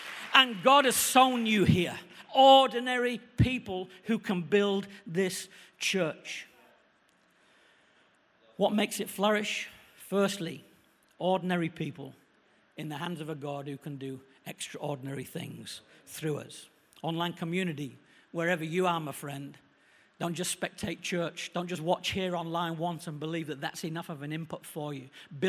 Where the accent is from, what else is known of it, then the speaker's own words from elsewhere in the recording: England, United Kingdom; and I'm an Englishman saying these words